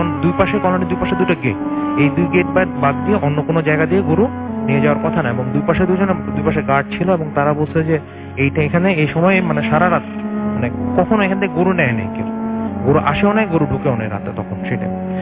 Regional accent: Mirpur, Dhaka Division, Bangladesh; মিরপুর থেকে এসেছি।

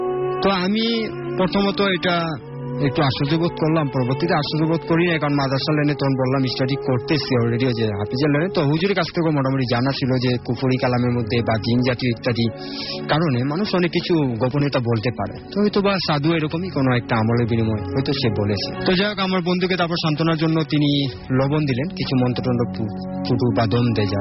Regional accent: Dhaka, Dhaka Division, Bangladesh; born there; আমার অরিজিনাল বাড়ি আছে পুরান ঢাকা বেগম বাজার। পুরান ঢাকা বেগম বাজার

